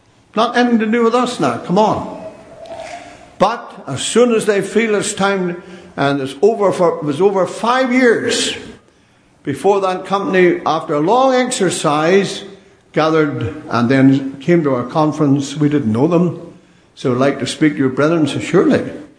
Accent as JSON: {"language": "English", "country": "Ireland", "said": "Now, don't smile, and don't think because I'm an Irishman I've got mixed up."}